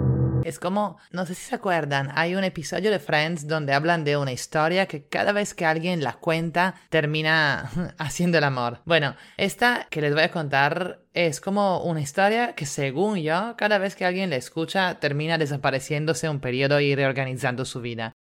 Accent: Italy; Spanish is a second language; now in Lima, Peru; italiana en Lima

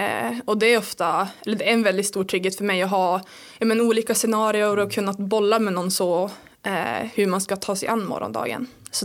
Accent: Kalix, Norrbotten County, Sweden; Så det är jättestort för mig att få tävla hemma i Norrbotten.

